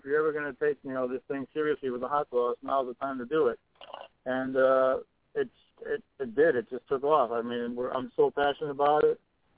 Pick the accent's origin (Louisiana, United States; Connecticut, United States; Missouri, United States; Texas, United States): Connecticut, United States; Stratford; From Stratford, Connecticut.